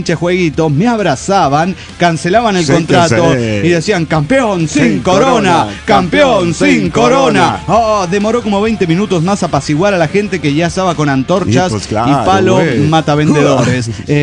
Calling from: San Luis, Argentina; de las Sierras de San Luis, Argentina.

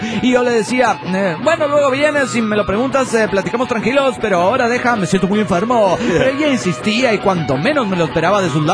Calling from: Patagonia, Argentina; de la Patagonia Argentina.

